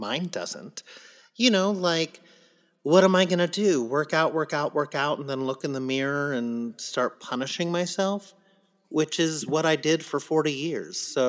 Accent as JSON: {"language": "English", "town": "San Diego", "region": "California", "country": "United States", "tie": "born or raised there", "said": "I grew up in San Diego many times."}